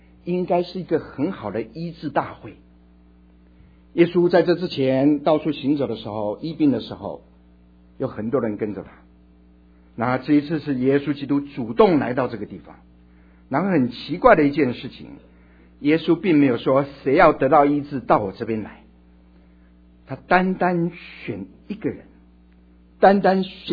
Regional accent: Beitou, Taipei, Taiwan; 我们家乡那个地方有一个很出名的叫做地狱谷，是在台湾北部一个小城叫做北投镇，最出名的就是温泉

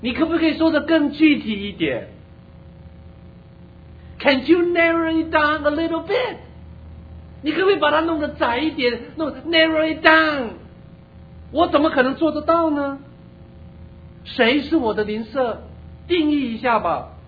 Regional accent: China; 难道就跟我们中国人说的伸手不打笑脸？

